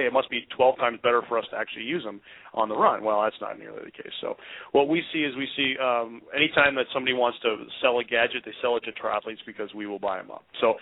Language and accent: English; Minnesota, United States; But we talked a long time ago about how just being a Minnesotan is a sport in of itself, and it's like a tough sport, right?